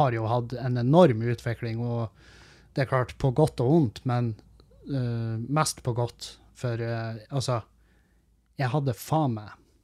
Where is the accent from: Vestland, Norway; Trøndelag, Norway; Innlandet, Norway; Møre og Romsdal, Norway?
Møre og Romsdal, Norway; Halsa; mest av alt så har det jo noe med at jeg ikke lenger bor på Halsa, der jeg kommer fra. For der, når jeg vokste opp på Halsa